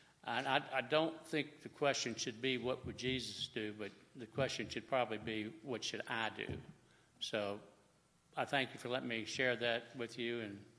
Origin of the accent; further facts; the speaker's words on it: Norfolk, Virginia, United States; born there; I was born in Norfolk, Virginia, and it was during segregation.